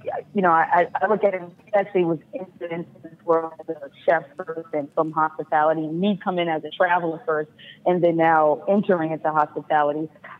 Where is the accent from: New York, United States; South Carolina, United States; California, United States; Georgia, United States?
New York, United States; And that goes back to being a New Yorker. Like, I'm a New Yorker, so I know what it feels like.